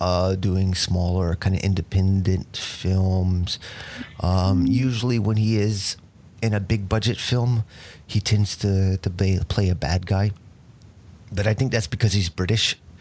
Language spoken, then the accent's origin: English; Atlanta, Georgia, United States; Yay, Atlanta! I'm from Atlanta, Georgia.